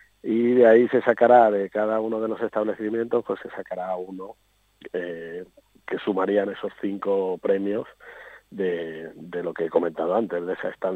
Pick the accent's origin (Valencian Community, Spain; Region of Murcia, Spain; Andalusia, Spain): Valencian Community, Spain; Salinas; que soy de Salinas, ¿no?